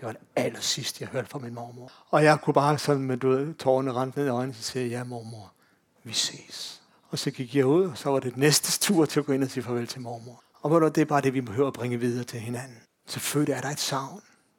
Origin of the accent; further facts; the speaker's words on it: Glostrup, Capital Region of Denmark, Denmark; Hun boede ude i Brøndby Øst, og vi er fra Glostrup. Det var ikke så langt fra hinanden.